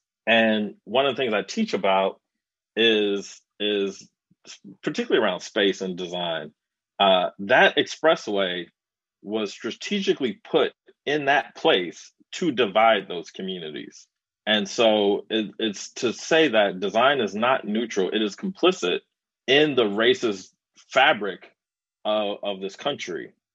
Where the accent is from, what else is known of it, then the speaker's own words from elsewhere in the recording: Chicago, Illinois, United States; And so growing up in Chicago, that has always been a huge part of my reality.